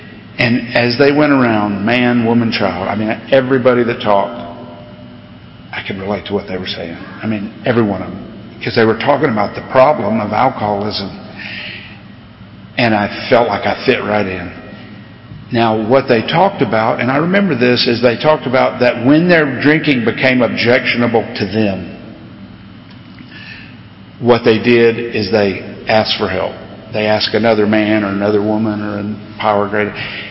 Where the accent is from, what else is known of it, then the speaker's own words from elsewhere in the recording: Florida, United States; And I grew up in South Florida when I left here.